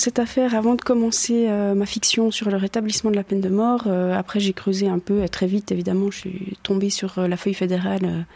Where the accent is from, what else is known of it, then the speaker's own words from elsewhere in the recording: Switzerland; Je suis suisse, j'ai envie de parler de notre système politique, de notre démocratie directe